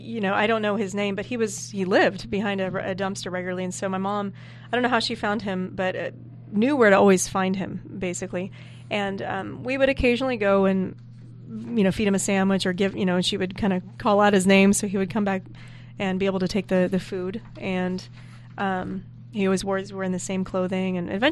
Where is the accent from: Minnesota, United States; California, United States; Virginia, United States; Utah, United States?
California, United States; Pleasant Hill; I grew up in the Bay Area in Pleasant Hill, which is by Concord.